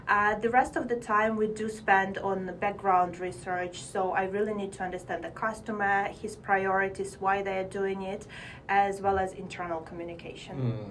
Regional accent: Ukraine; moved away; also born or lived in China; like growing up in Ukraine, which is developing country, then going to China, which is super developing country, and coming back to West Europe

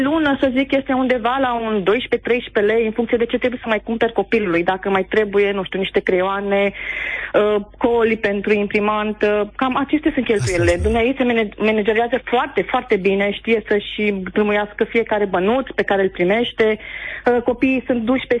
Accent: Sibiu, Sibiu County, Romania; de la Sibiu sunt.

